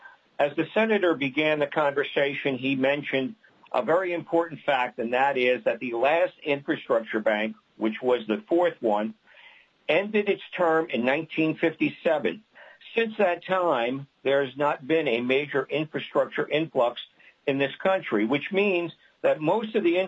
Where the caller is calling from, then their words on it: New Jersey, United States; I am calling from New Jersey.